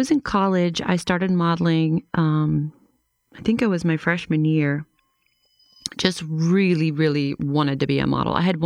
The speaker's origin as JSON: {"language": "English", "town": "Beaver Falls", "region": "Pennsylvania", "country": "United States", "said": "I am from Beaver Falls, Pennsylvania, which is about 10 miles from the Ohio border and 30 miles north of Pittsburgh."}